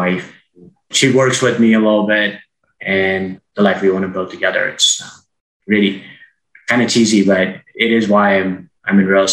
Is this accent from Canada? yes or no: no; India; I grew up in India where soccer, football is a bigger sport.